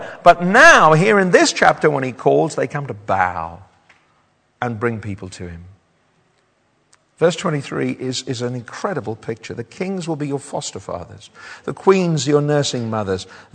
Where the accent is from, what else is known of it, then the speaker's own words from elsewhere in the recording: United Kingdom; I'm partly because I'm British and I just don't like that, such things.